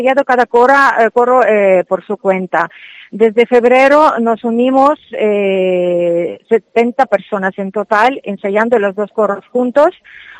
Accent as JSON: {"language": "Spanish", "country": "Ukraine", "second_language": "Spanish", "said": "tengo confianza en que todo termine pronto a favor de mi tierra, de Ucrania."}